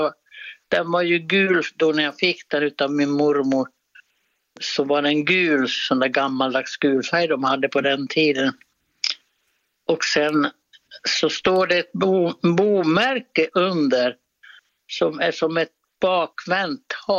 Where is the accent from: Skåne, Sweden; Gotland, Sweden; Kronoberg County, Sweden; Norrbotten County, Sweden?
Norrbotten County, Sweden; Nikkala; Eftersom jag är från Norrland.